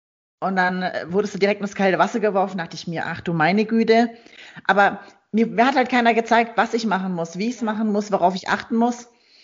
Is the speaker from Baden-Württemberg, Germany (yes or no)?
no; Kaiserslautern, Rhineland-Palatinate, Germany; also ich komme aus Kaiserslautern